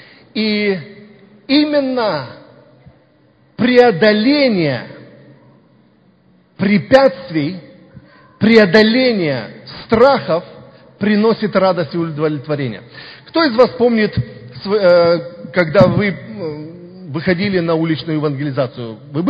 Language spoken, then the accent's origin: Russian; Mariupol, Donetsk Oblast, Ukraine; Я помню одного брата, еще с Мариупольской церкви, я сам родом из Мариуполя.